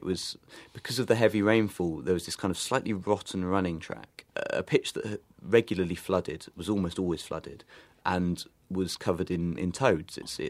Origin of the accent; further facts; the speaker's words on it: England, United Kingdom; And I burnt terribly, as any Englishman would in those conditions.